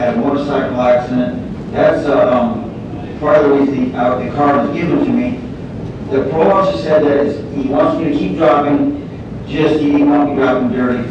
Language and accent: English; South Dakota, United States; I was born in South Dakota, grew up. I was the oldest boy.